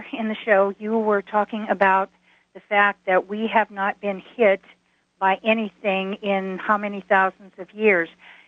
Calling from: Canton, Ohio, United States; I am calling you from Canton, Ohio.

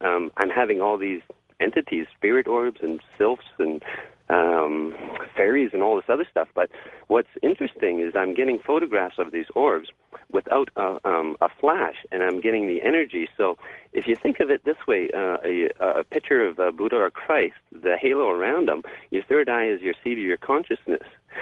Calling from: Vancouver, British Columbia, Canada; Vancouver, BC.

